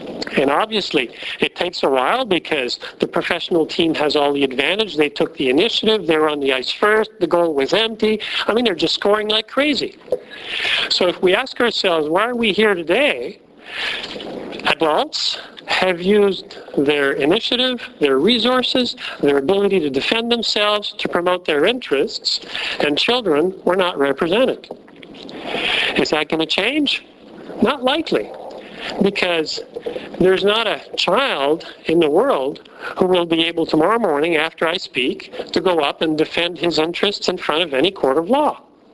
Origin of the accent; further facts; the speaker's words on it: France; first language French; English is a second language; And I don't know, I'm French. My mother tongue is French. I speak French every day with my wife and my kids.